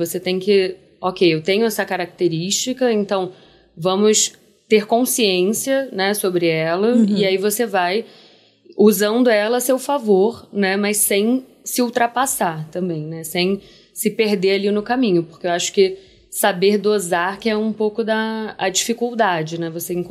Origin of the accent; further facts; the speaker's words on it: Rio de Janeiro, Brazil; born there; eu tenho uma relação com o Rio que também é muito própria, porque é onde eu nasci, onde está minha família e tal.